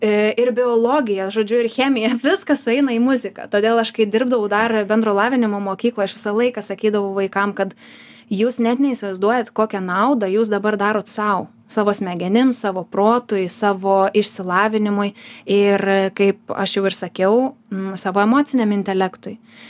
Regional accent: Plungė, Telšiai County, Lithuania; aš pati esu kilusi iš Plungės, tai lankiau Plungės Mykolo Oginskio meno mokyklą

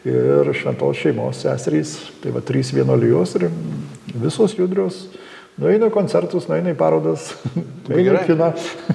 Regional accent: Suvalkija, Lithuania; mes kompaktiški, mes suvalkiečiai, mes daug žemės neužimam, mes susikoncentruojam.

